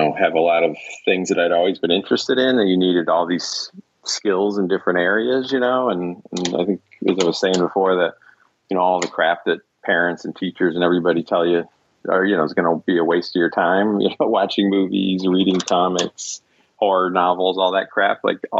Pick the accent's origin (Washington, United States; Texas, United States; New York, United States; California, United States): New York, United States; Ithaca; And I grew up in Ithaca, New York, and there was a comic shop that opened there very early in the sort of direct market scene